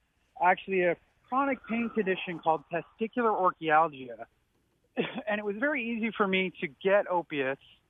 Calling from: West Hartford, Connecticut, United States; Yeah, I'm from West Hartford.

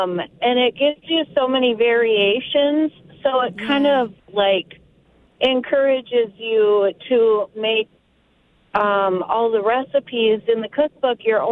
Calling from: Bemidji, Minnesota, United States

